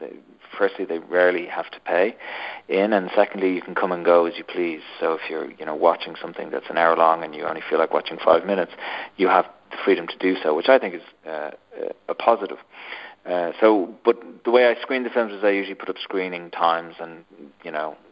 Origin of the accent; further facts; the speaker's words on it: Ireland; moved away as an adult; also born or lived in London / New York; You know, I grew up in Ireland and I lived in London for 10 years. I lived in New York for a year